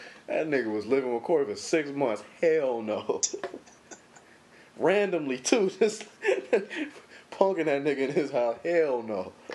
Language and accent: English; Compton, California, United States; I'm careful, man. I grew up in Compton.